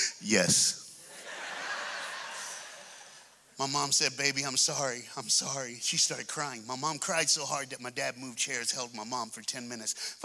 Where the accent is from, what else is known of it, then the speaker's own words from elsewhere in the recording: Texas, United States; Oh, just so y'all know, when I start … from Texas.